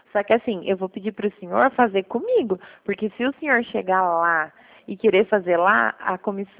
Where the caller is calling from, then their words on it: Toledo, Paraná, Brazil; Eu falo de Toledo, fico no escritório de Toledo, aqui no